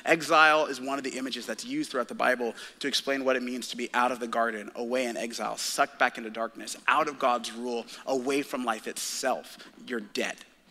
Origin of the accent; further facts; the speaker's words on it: Seattle, Washington, United States; So I'm from Seattle.